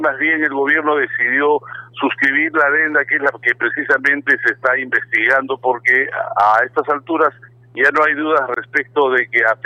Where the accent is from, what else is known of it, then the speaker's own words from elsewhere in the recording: Cusco, Peru; desearía como cusqueño que esto se resuelva